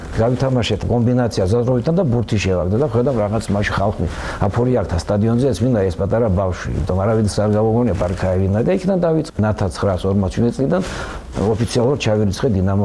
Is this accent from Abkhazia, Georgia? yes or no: yes; Gagra, Abkhazia, Georgia; დავიბადე გაგრაში და ბავშვობიდან ჩვენ ჰქონდა ზღვა და სტადიონი.